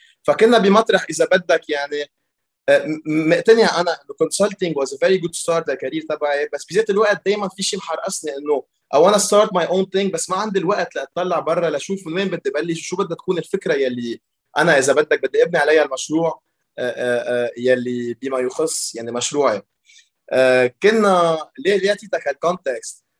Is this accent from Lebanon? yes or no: yes; Lebanon; بلشت تربيت بلبنان، عملت مدرسة بلبنان بسيستام فرنسي حتى مطرح ما أنا ساكن، يعني بيرجع بعدين من بعد المدرسة فتت على الجامعة الأمريكية ببيروت وين درست كمبيوتر انجينيرينج.